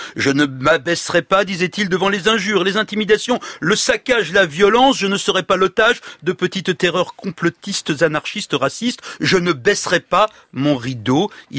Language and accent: French; Centre-Val de Loire, France; oui chez nous en Touraine